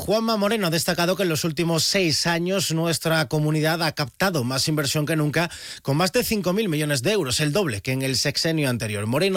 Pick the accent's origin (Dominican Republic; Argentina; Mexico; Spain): Spain; Andalusia; Pero los andaluces somos los españoles que más bajo valoramos la sanidad pública.